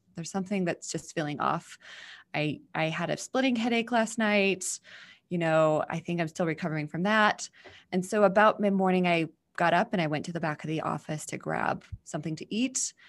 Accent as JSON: {"language": "English", "town": "Twin Falls", "region": "Idaho", "country": "United States", "tie": "born or raised there", "said": "I was living in my hometown of Twin Falls, Idaho, here in the States, and I wasn't happy."}